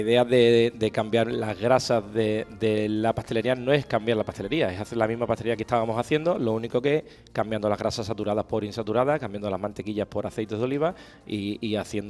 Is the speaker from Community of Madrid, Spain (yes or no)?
no; Huelva, Andalusia, Spain; born there; Nosotros nacimos en Huelva, pero nuestra familia es del EPE. Mi padre es del EPE, mis abuelos son del EPE.